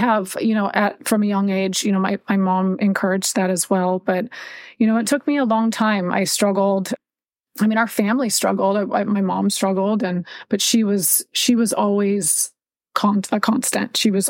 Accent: Seattle, Washington, United States; also born or lived in Montana; You know, I was born in Montana. I left there when I was young and moved to the state of Washington with my mom.

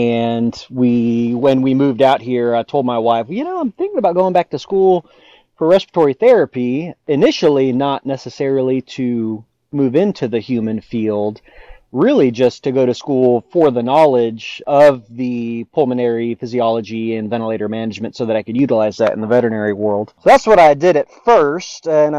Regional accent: Sacramento, California, United States; I grew up in Sacramento.

